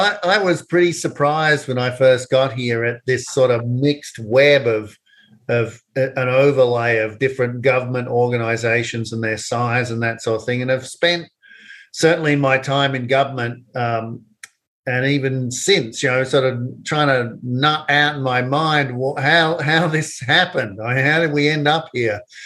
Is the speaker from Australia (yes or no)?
yes; Australia; now in United States; I came here from Australia just as an example.